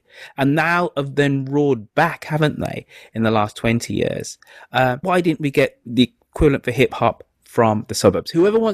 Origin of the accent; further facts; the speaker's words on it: United Kingdom; Why, when I think of the American suburb, being a Brit, I first become really aware of it in the 1980s as a teenager